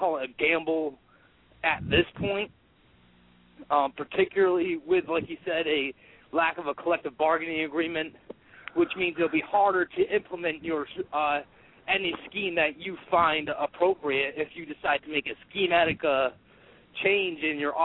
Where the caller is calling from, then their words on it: New York, United States; I'm calling from upstate New York.